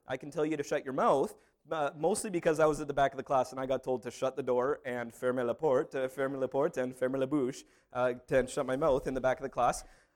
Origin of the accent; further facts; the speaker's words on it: Canada; Now, I took French for years. I'm Canadian, so, I had to take French.